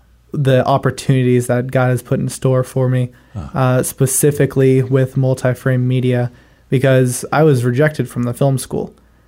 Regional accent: Orlando, Florida, United States; now in Tallahassee, United States; I'm from Orlando. Okay. I was born and raised in Orlando. I lived there throughout my first 18 years.

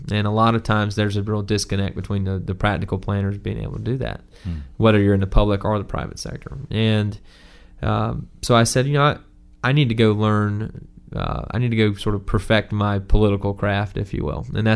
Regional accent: Tallahassee, Florida, United States; I'm from the Tallahassee area, but I had very little connection to Tallahassee, none to Florida State as I was growing up.

